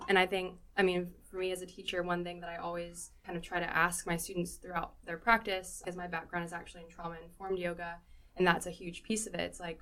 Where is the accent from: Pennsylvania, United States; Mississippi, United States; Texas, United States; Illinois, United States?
Mississippi, United States; I'm from Mississippi, so this little tiny community center in Mississippi, I've used some of those same practices in my own teaching now.